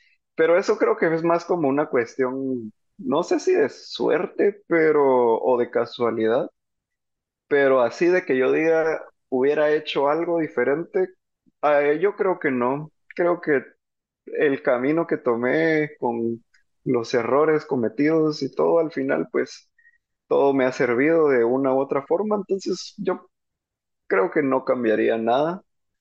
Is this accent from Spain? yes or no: no; Guatemala; nos pertenece a todos como guatemaltecos